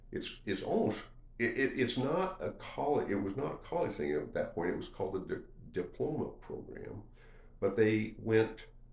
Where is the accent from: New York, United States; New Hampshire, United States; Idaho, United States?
Idaho, United States; Idaho State, which was 25 miles away in Pocatello, 25 miles away from my hometown, was Idaho State College up until about 2 years, mid-60s when I graduated from high school.